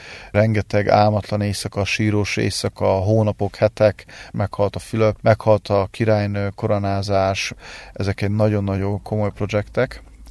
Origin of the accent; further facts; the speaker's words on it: Hungary; mert ugye magyar vagyok, az az álmom, hogy itt teremtsem meg a családomat az országba, ahonnan vagyok, és ebbe az országba fölnevelni a gyermekem